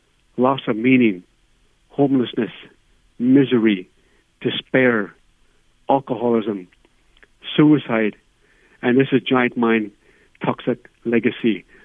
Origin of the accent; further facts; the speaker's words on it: Dilo, Northwest Territories, Canada; I was born and raised in Dilo, and I remember those days so well, so vividly. I grew up with in one of those two-bedroom shacks where there's no running water or sewer.